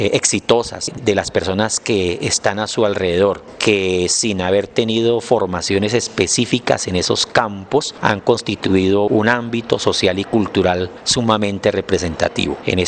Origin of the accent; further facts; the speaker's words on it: Colombia; lo que somos como colombianos no está determinado